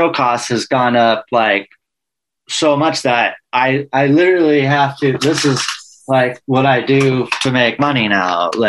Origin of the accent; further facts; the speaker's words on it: Apple Valley, California, United States; born there; also born or lived in Santa Barbara / San Diego; I finished high school there. I'm not originally from there. No, I was born in Apple Valley, like by Big Bear.